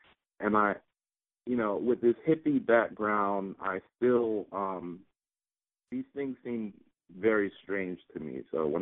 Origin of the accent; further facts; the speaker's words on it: Brooklyn, New York, United States; I was born in Brooklyn, Flatbush, Brooklyn, to be exact. I went to Canarsie High School. It was a very militaristic experience being there.